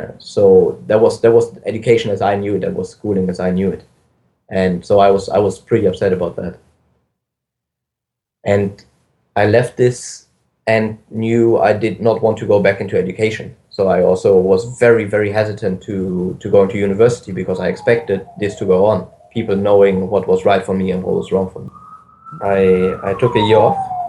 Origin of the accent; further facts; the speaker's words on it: Germany; My mother's Austrian, my father's Israeli. I grew up in Germany. I went to school in Germany.